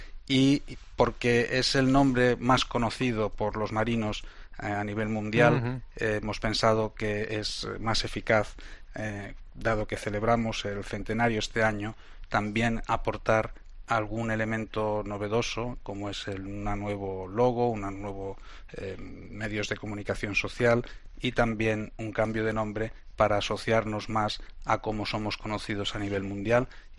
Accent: Barcelona, Catalonia, Spain; Acabé la carrera de náutica en mi ciudad natal, en Barcelona

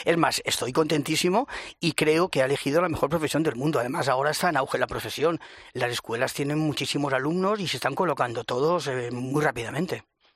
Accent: Alicante, Valencian Community, Spain; como soy de Alicante, pues me ponen siempre el primero ahí a mover a la gente

